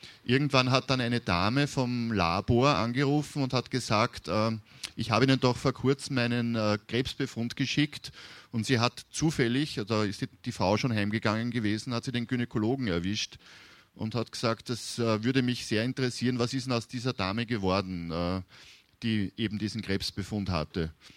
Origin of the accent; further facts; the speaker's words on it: Austria; Da ist in Österreich zum Beispiel, in der Nähe, wo ich herkomme